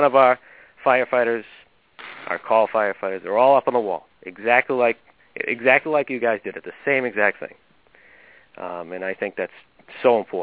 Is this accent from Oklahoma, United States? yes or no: no; Boston, Massachusetts, United States; I grew up in the city. I grew up in Dorchester, part of Boston, and my grandparents lived on the next floor up from me.